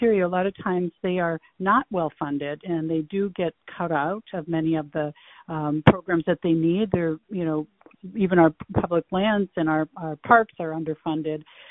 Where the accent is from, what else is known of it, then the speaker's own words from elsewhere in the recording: United States; And really, as an American, you know